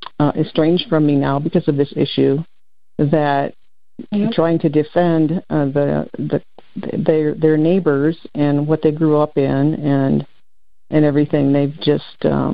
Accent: Paw Paw, Michigan, United States; born there; And I was born in Pawpaw.

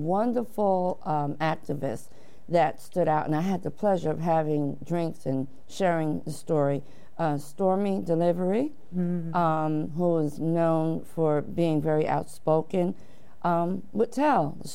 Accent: New York, United States; And being a New Yorker, I've heard so many stories about how wonderful it was and how it gave us such a voice.

